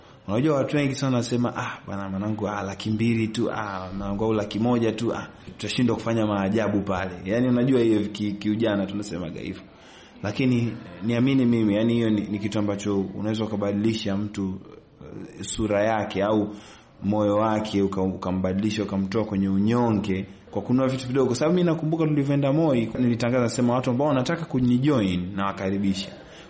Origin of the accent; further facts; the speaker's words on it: Central Tanzania, Tanzania; born there; Mimi nilizaliwa Tanzania kanda ya kati.